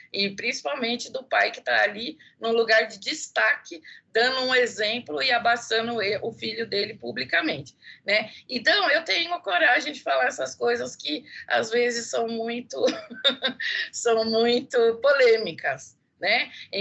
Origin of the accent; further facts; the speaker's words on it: São Paulo, Brazil; São Paulo, gente, não é por bairrismo, não. É porque eu sou paulistana